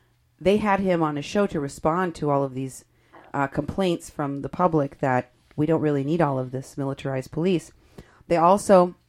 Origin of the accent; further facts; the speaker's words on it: Iowa, United States; People from Iowa. That's my home state.